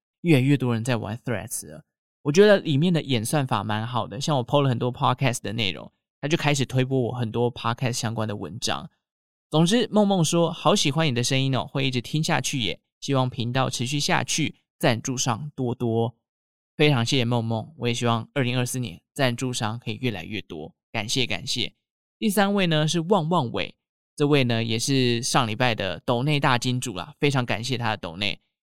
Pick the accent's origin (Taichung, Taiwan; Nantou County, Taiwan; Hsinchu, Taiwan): Taichung, Taiwan; 那像我们中部台中人呢，就会说银贵或者是美乐地啦，这个算是我们中部人的一个暗语